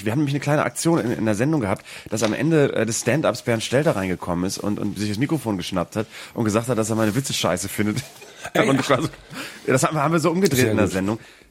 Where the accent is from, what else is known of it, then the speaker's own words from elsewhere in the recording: Bremen, Germany; ich würde wahnsinnig gerne vielleicht eines Tages wieder zurückziehen in meine Heimat. Ich habe tatsächlich so eine sentimentale Woche hinter mir, wo ich gedacht habe, Mensch, Bremen-Norden, also da, wo ich herkomme.